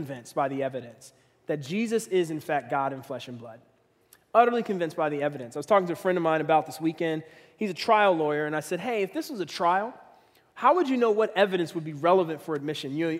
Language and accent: English; Philadelphia, Pennsylvania, United States; I grew up in Philadelphia, and at that time, Malefi Kete-Asante, who was a professor out of Temple University, was really speaking and talking about this idea of Afrocentricity.